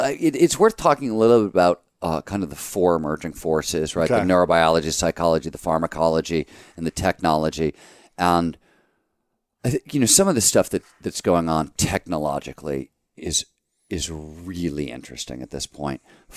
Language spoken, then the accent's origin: English; Cleveland, Ohio, United States; So when I was growing up in Cleveland, the magic store was Pandora's Box. It was in Richmond Mall in Mayfield, Ohio.